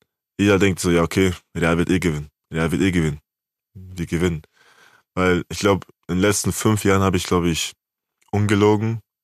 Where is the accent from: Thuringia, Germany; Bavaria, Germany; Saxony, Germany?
Bavaria, Germany; Munich; als Münchner Kind